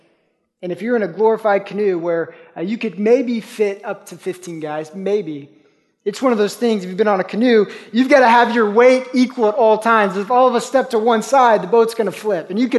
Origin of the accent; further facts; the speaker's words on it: Oklahoma, United States; We grew up in Oklahoma.